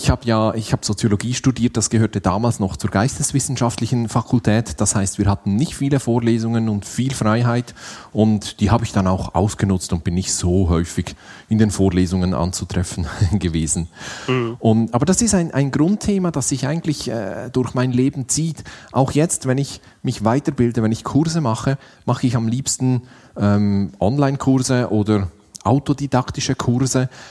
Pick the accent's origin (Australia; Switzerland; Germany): Switzerland; dass man immer à jour bleibt, wie man bei uns in der Schweiz sagt